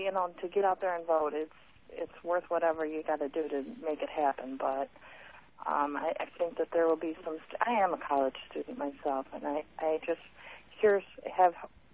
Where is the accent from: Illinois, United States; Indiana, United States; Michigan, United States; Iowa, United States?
Michigan, United States; Livonia; I'm from Livonia.